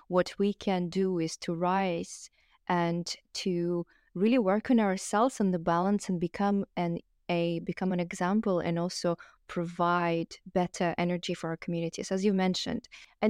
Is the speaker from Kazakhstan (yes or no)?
yes; Kazakhstan; And I come from Kazakhstan.